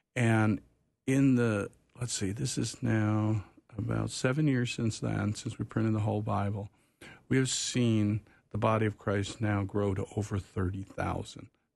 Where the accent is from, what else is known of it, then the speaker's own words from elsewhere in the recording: Wheaton, Illinois, United States; I grew up actually in Wheaton, Illinois.